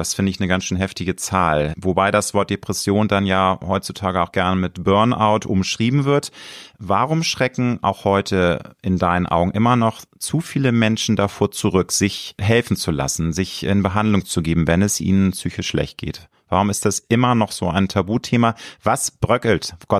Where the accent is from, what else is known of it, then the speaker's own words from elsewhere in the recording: Hamburg, Germany; Ich bin ja ein Hamburger Jung